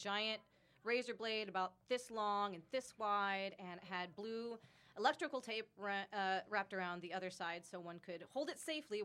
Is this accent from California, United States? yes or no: yes; La Crescenta, California, United States; born there; Well, actually, I was born in La Crescenta. I lived in the Valley for a long time, but it's right. All 818.